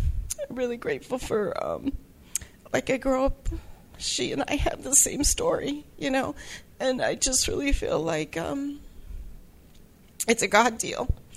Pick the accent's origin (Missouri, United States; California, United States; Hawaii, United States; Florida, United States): California, United States; San Diego; I'm a compulsive overeater, sugar addict. I'm from San Diego.